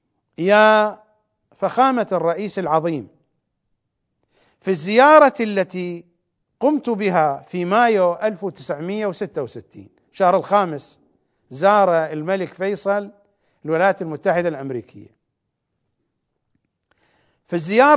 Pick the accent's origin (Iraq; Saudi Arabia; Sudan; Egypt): Iraq; accent: Iraqi; البوغة يعني السرقة، بلهجتنا العراقية نقول البوغة